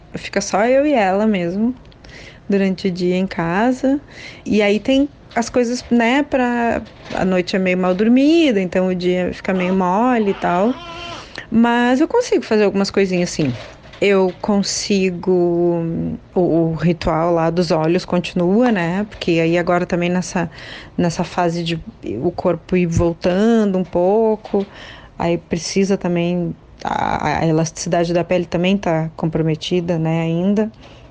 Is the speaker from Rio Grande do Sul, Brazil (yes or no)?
yes; Porto Alegre, Rio Grande do Sul, Brazil; Eu sou gaúcha, né? Sou de Porto Alegre